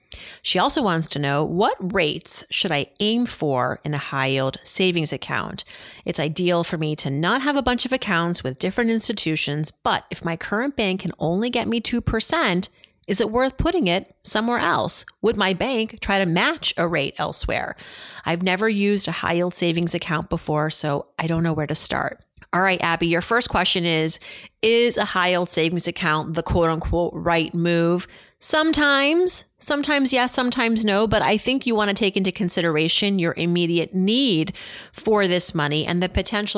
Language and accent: English; Worcester, Massachusetts, United States; Boston Globe, you know, I'm from Worcester, right?